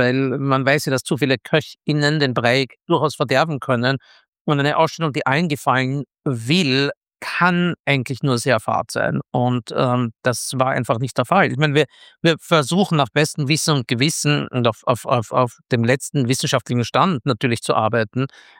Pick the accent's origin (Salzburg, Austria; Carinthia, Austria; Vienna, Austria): Vienna, Austria; moved away as an adult; also born or lived in United States; ich bin zwar Wiener, in Wien geboren und aufgewachsen, aber ich bin mit 19 in die Vereinigten Staaten gegangen und habe meine ganze mein ganzes Erwachsenenleben inklusive wissenschaftlicher Karriere in den USA verbracht.